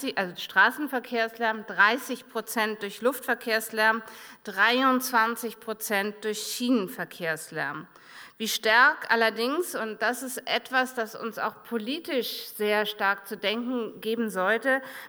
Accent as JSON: {"language": "German", "town": "Cologne", "region": "North Rhine-Westphalia", "country": "Germany", "tie": "born or raised there", "said": "aus meiner Heimatstadt Köln. Es ist doch immer schön, wie viele Rheinländer sich dann doch auch in München finden."}